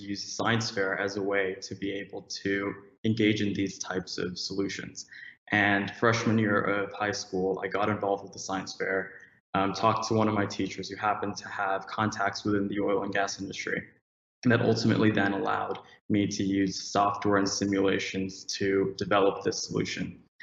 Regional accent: Kuala Lumpur, Federal Territory of Kuala Lumpur, Malaysia; now in United States; my family and I moved from Kuala Lumpur, Malaysia in 2008, and essentially just seeing the devastation in our backyard, the Gulf of Mexico, because we live around 30 minutes from there

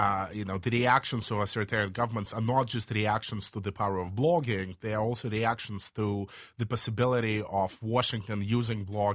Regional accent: Belarus; I grew up in Belarus

